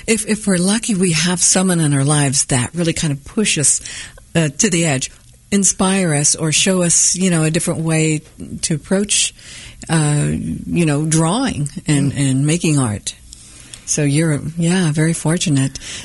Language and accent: English; Kansas City, Missouri, United States; I grew up in the South Kansas City.